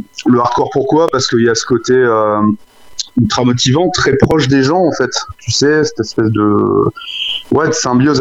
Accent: northern France, France; on vient du nord de la France

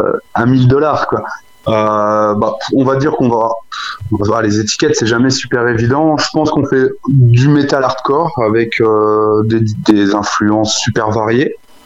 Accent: northern France, France; on vient du nord de la France

